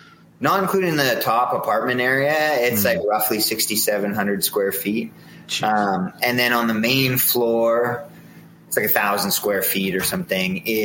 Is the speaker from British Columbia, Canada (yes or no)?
no; Calgary, Alberta, Canada; now in Red Deer, Canada; I was from Calgary, which is one of the main cities out here